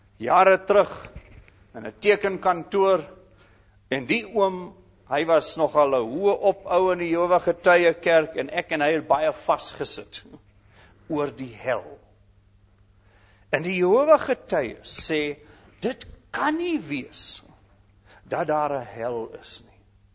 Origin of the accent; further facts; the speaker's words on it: KwaZulu-Natal, South Africa; ek is van KwaZulu-Natal toe, ek het julle gesê, van 'n sendingstasie, ek het groot geword in 'n Afrikaanse kerk, in die NG kerk